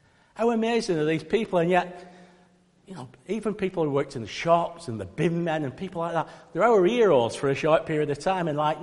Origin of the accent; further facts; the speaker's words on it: Oldham, North West England, United Kingdom; Now, growing up in Oldham, which is North Manchester, you can't help but get involved with sport.